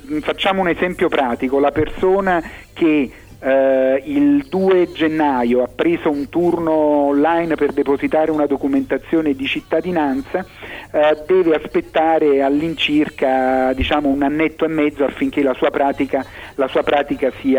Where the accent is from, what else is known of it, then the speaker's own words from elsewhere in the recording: Naples, Campania, Italy; Io come napoletano, fin da quando mi sono stabilito qui con la mia famiglia